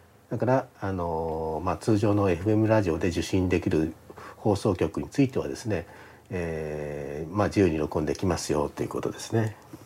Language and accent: Japanese; Okazaki, Aichi, Japan; まあ、私の田舎 の愛知県岡崎市の